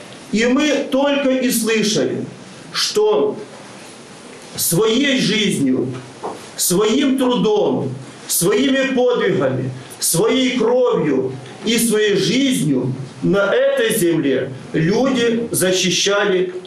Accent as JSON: {"language": "Russian", "region": "Kyiv", "country": "Ukraine", "said": "Мы, паломники из Киева, из Киево-Печерской лавры"}